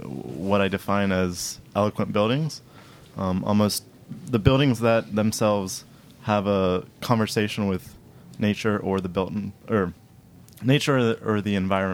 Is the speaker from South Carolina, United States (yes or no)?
no; Ohio, United States; I'm originally from Ohio.